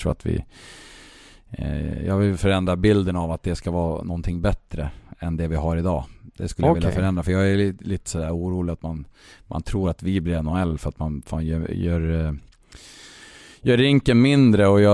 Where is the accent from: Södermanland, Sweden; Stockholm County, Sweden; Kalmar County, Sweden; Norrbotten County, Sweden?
Södermanland, Sweden; Åkers styckebruk; Eller nej, jag är från Åkerstyckebruk